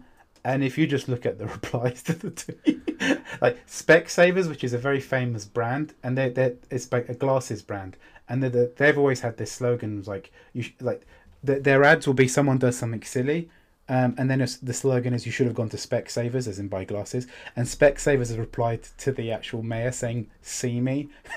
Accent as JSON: {"language": "English", "country": "United Kingdom", "said": "I'm British"}